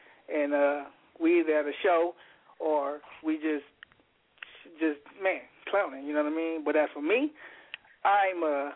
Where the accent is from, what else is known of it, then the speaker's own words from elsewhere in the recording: Los Angeles, California, United States; you know what I'm saying, artist of MOE. And I grew up in South Central LA, you know what I'm saying, streets